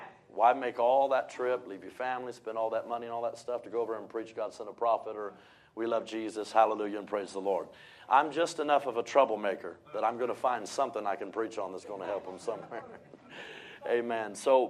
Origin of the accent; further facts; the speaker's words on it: United States; I thought, well, I'm an American.